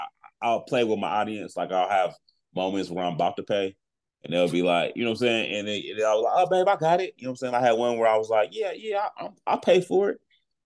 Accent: California, United States; And a lot of guys that I grew up in the Bay Area, there are a lot of dudes are like that.

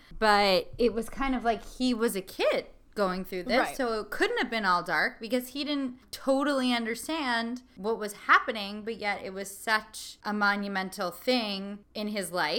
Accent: New Jersey, United States; Well, and I think, like, I grew up in New Jersey.

